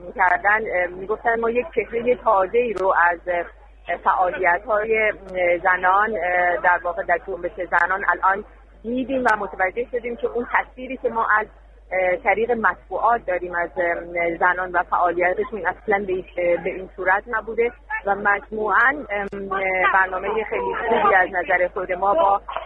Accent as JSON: {"language": "Persian", "country": "Iran", "said": "به عنوان یک ایرانی میتونه نقش بسزایی داشته باشه"}